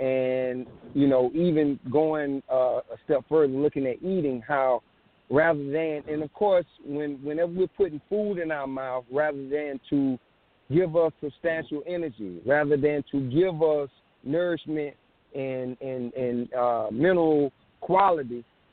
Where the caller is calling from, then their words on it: South Carolina, United States; I'm calling from South Carolina.